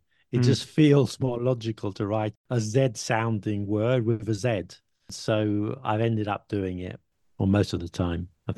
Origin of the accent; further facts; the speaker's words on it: United Kingdom; I'm British, not American.